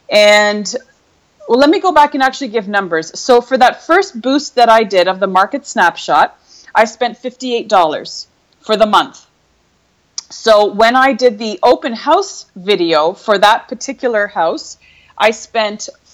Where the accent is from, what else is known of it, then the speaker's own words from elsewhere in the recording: Canada; I did that for 18 years abroad. I actually lived in Europe, and we decided to, I'm, you know, born and raised in Canada. So we decided 9 years ago to move back to Canada